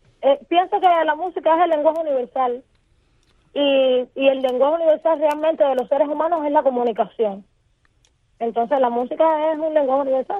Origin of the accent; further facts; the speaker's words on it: Havana, Cuba; yo soy de La Habana. Soy de aquí de Ciudad de La Habana. Ya sí, saben, ya del barrio Buenavista.